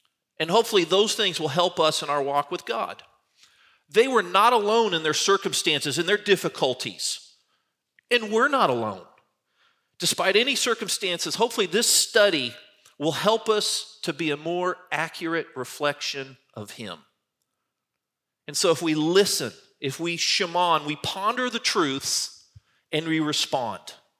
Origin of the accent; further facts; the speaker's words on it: California, United States; Now, I grew up in Southern California. I didn't even know what hockey skates were.